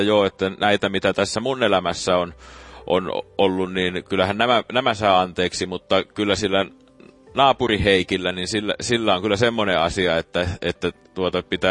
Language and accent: Finnish; Kuortane, South Ostrobothnia, Finland; born there; Mä oon syntynyt Kuortaneella, mutta mä en oo sieltä kotoisin.